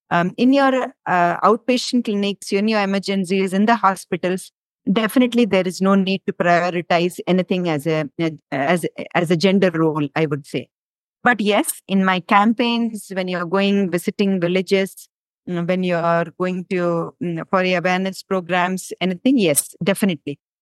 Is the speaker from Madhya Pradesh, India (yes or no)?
yes; Bhopal, Madhya Pradesh, India; And I am born and brought up in Bhopal, and I studied in the Kama Convent School. And later I did my MBBS from Bhopal itself.